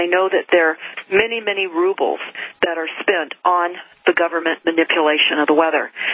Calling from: California, United States; I am broadcasting today from Northern California, the wine country, the Santa Rosa, Napa area

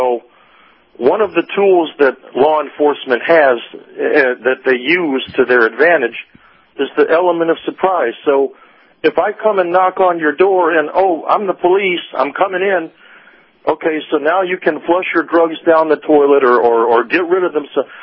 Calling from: Clearwater, Florida, United States; Hey, Captain. Hey, Professor.

